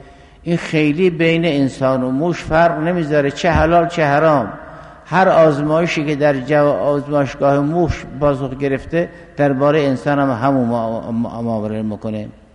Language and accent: Persian; Iran; ما هم آبای بون زرتشتی بود، ما هم ایرانی بودیم، ما هم ایرانی هستیم، منتها با اسلام قبول کردیم تو سرزمینی.